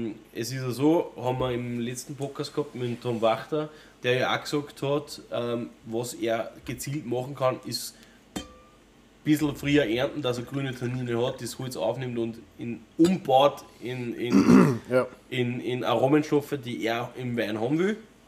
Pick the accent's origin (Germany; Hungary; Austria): Austria; Pferdeschweiß in der Flaschen ist bei uns in Österreich ein Fehler.